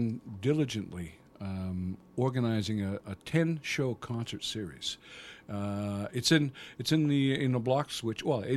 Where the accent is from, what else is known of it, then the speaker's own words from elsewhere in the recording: Canada; moved away as an adult; now in United Kingdom; I'm a Canadian, born and bred. I came over to the UK in 1991.